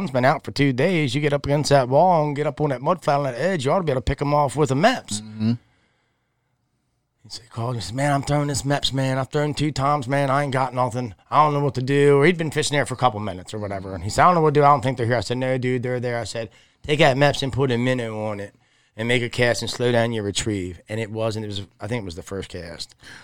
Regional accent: United States; And I can relate a lot to you as growing up on the Susquehanna. I was a guy that grew up on the catwalk, catfishing on the bottom, you know.

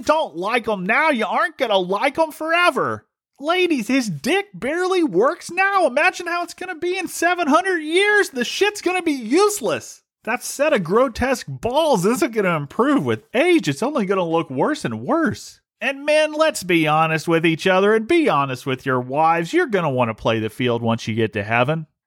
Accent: Ohio, United States; they would discover that I'm actually from Ohio.

